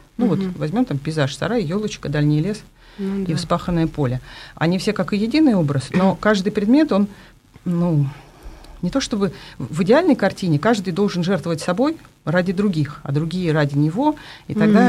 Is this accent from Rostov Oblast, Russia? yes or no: no; Zelenograd, Moscow, Russia; все детство я родилась и провела в Зеленограде. Это такой далекий район Москвы.